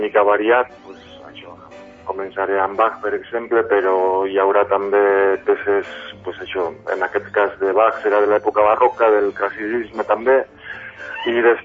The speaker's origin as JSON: {"language": "Catalan", "town": "Gabiria", "region": "Basque Country", "country": "Spain", "lives_now": "Barcelona, Spain", "said": "sóc de País Basc, d'un poble que es diu Gaviria, i porto aquí a Barcelona 5 anys."}